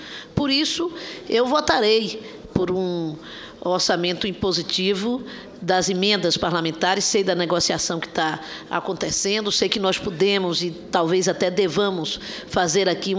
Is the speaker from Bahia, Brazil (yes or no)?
yes; Bahia, Brazil; como baiano